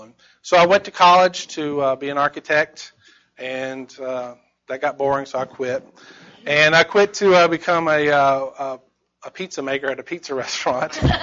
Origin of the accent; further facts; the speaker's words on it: Charlotte, North Carolina, United States; I grew up in Charlotte, North Carolina as well.